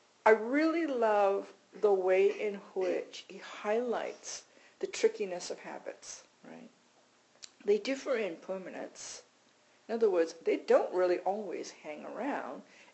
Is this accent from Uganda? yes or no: no; Montreal, Quebec, Canada; I grew up in Montreal, I spoke French growing up